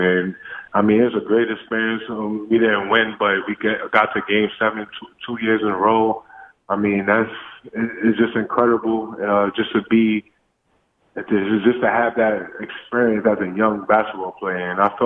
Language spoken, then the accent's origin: English; Coney Island, New York, United States; Growing up in Coney Island, you know, it's tough.